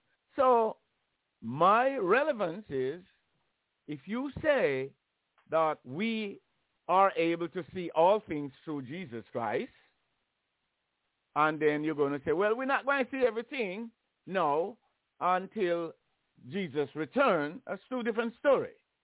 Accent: Jamaica; Now, the church that I grew up in Jamaica is white people church.

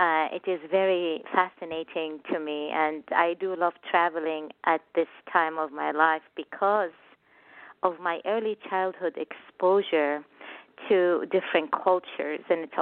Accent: Oman; also born or lived in Amman, Jordan; So I am originally, I was born in Amman, Jordan, in the Middle East, and through my childhood, I lived in different countries as an adult as well. So I lived in Oman by Dubai, Sultanate of Oman, for 14 years as I was growing up

